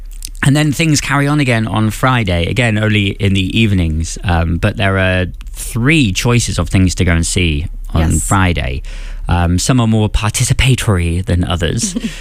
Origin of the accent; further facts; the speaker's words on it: United Kingdom; I grew up in the Ceilidh dancing scene of the UK.